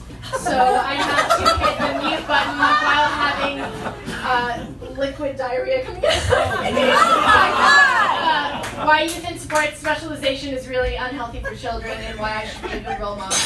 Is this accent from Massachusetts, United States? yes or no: no; Denver, Colorado, United States; now in Austin, United States; My mom is a retired flight attendant. We're from Denver, Colorado.